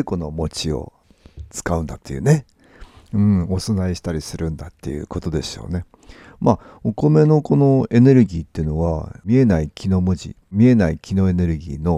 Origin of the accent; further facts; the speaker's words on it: Hokkaido, Japan; あと私北海道ですけど、はい、北海道は四角い餅でしたけどね。